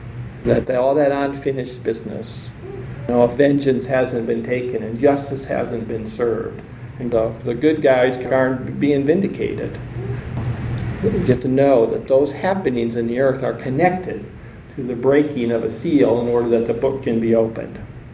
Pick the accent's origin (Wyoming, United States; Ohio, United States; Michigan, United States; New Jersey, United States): Michigan, United States; I grew up in Michigan, so I remember I was in California the first time I experienced an earthquake.